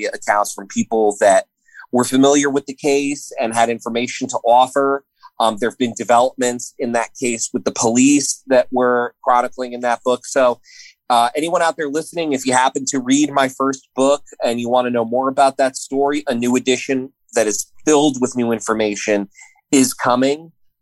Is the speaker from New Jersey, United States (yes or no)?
yes; Clark, New Jersey, United States; I certainly heard rumors like that growing up in New Jersey as a kid. You know, we weren't allowed to trick or treat anywhere near the golf course in Clark, New Jersey